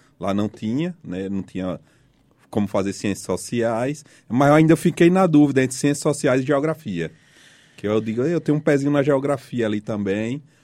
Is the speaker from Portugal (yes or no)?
no; Paulo Afonso, Bahia, Brazil; born there; E eu nasci em Paulo Afonso, que é uma região da Bahia, é uma cidade da Bahia, que é uma região do semiárido, né? O bioma Caatinga. Mas eu tenho uma particularidade, que eu nasci numa ilha.